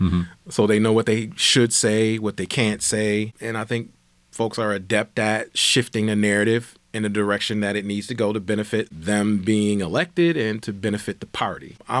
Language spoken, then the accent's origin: English; Buffalo, New York, United States; So I was born in Buffalo. I lived in the university part of the east side, Kensington Bailey area.